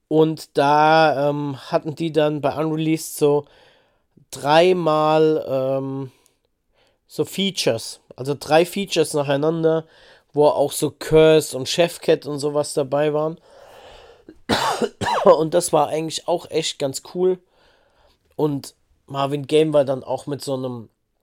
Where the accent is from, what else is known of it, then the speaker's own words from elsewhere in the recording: Darmstadt, Hesse, Germany; ich bin ja aus der Nähe von Darmstadt, bin ja in Darmstadt auch geboren und da, wo ich wohne, im Odenwald